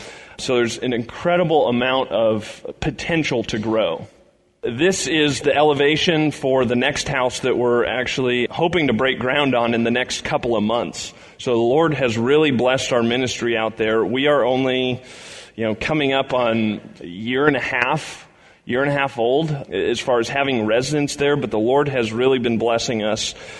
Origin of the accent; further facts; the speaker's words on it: Littleton, Colorado, United States; moved away as an adult; now in Indiana, United States; I am from Littleton, Colorado, born and raised there, never moved, and how you end up in Indiana from Colorado is